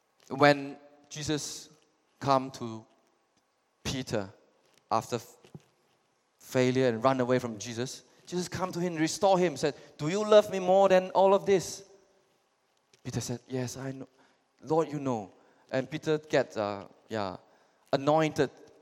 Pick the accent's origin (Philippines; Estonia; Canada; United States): Philippines; Cebu, Central Visayas; now in Kuching, Malaysia; I'm a Methodist background. I'm Wuchune, any Wuchune, Cebu. Yeah, I'm from Cebu. I grew up there.